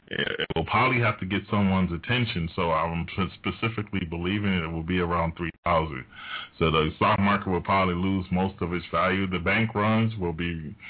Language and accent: English; United States; Now, as an American living in this world for the last 50 years, I have no complaints.